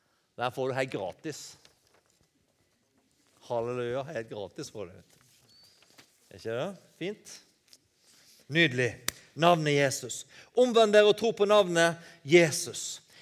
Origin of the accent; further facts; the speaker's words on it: Western Norway, Norway; Jeg er vestlending. Vi klarer oss selv.